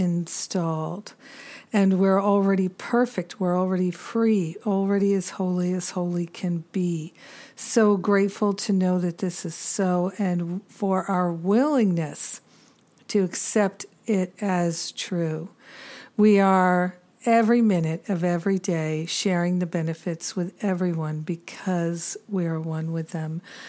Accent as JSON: {"language": "English", "region": "Rhode Island", "country": "United States", "tie": "born or raised there", "also_born_or_lived": "Boston / Maine", "said": "My whole life, I'd grown up with the ocean to the east because I grew up in Rhode Island. I went to college in Boston and lived in Maine and et cetera, et cetera."}